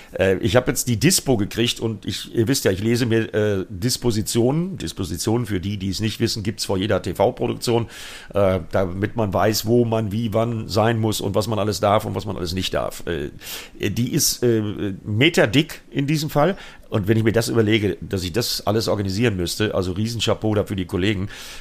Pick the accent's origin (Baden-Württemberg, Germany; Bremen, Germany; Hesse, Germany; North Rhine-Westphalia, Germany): Bremen, Germany; als Bremer